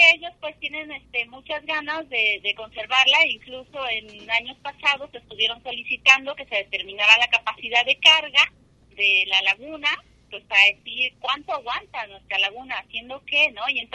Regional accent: Guadalajara, Jalisco, Mexico; born there; now in Bacalar, Mexico; yo tengo aquí años viviendo, pero no, yo no nací aquí, o sea, nací en México.

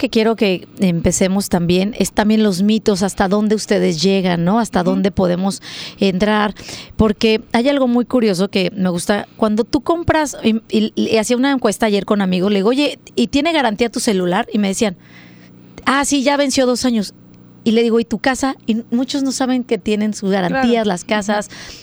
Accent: Mexico; de como mexicano estar orgullosos de lo que somos.

